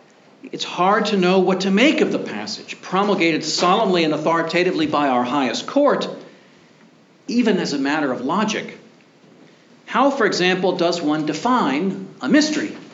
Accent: Virginia, United States; if you ever visit Jefferson's stately home, Monticello, in my home state of Virginia

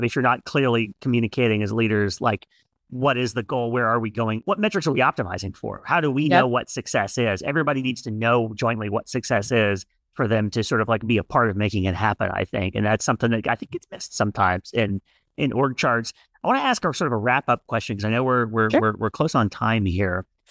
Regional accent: Louisiana, United States; I'm from Northwest Louisiana and grew up in Cowboys country and grew up hating them.

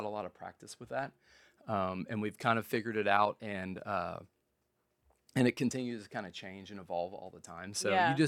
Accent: Coppell, Texas, United States; Two of my best friends are in the restaurant business, Jason and Jake Dady, who I grew up with in Coppell.

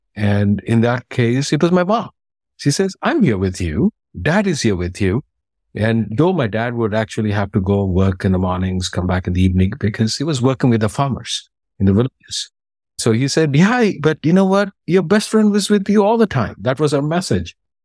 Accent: Vempalli, Andhra Pradesh, India; born there; English is a second language; So I was born in Andhra Pradesh as in Kadapa district in a town called Vempalli, to be very specific.

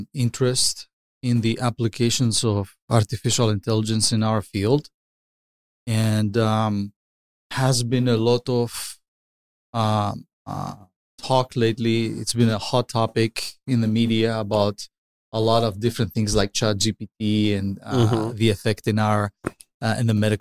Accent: Delphi, Central Greece, Greece; English is a second language; I grew up in a very beautiful place called Delphi, Greece. It's in the mainland of Greece.

